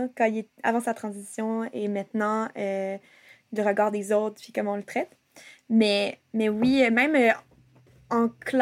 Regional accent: Montreal, Quebec, Canada; born there; also born or lived in Gaspésie; now in Sherbrooke, Canada; j'ai 24 ans. En ce moment, j'habite à Sherbrooke, à Lennoxville, mais je suis née à Montréal, même si je m'identifie plus comme gaspésienne parce que ça fait quelques années que je vis en Gaspésie.

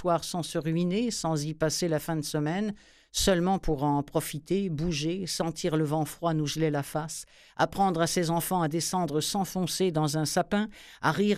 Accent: Saint-Pacôme, Quebec, Canada; Elle était chez moi dans le bas du fleuve, dans mon village natal. Elle m'est sautée dessus alors que j'avais les deux pieds dans l'herbe longue au sommet de la côte des Chats. Sur le belvédère de Saint-Pacôme, sous mes yeux, se trouvait la pente de ski de mon enfance.

